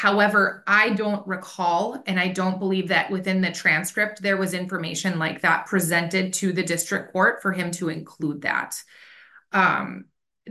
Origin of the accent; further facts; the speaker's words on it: Beulah, North Dakota, United States; I'm from Beulah, North Dakota, it's a very rural area.